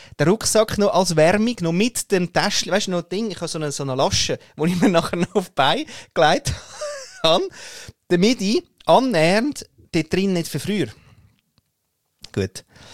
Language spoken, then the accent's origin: German; Austria; now in Switzerland; ja, von Österreich bin ich, aber ich lebe in der Schweiz.